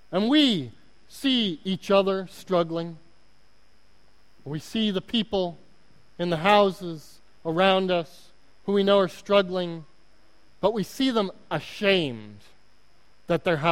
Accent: Oklahoma, United States; accent: Oklahoma; My Oklahoma accent is really coming out right now.

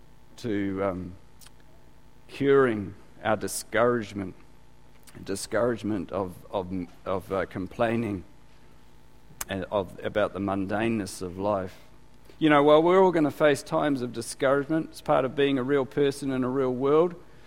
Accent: Gisborne, New Zealand; I'm from Gisborne. You know, famous place, Gisborne.

